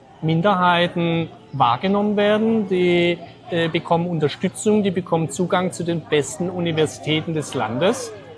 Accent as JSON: {"language": "German", "region": "Baden-Württemberg", "country": "Germany", "said": "Na, ich bin ja Schwabe, ich spare ja gern."}